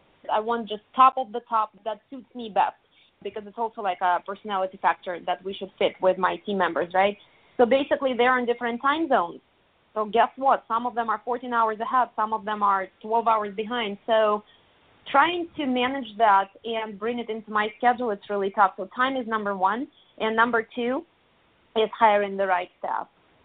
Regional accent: Russia; My dad, he used to be a professional soccer player, and I'm from Russia.

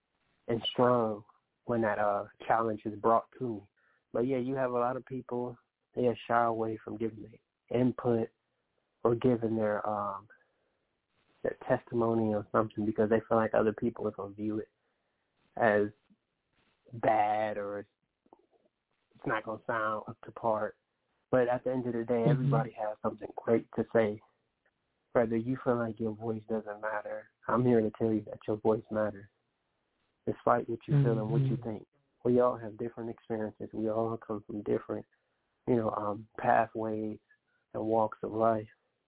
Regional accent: Cleveland, Ohio, United States; I'm coming from the Cleveland area, east side of Cleveland, 152nd in St. Clair area. And that's the area I grew up in.

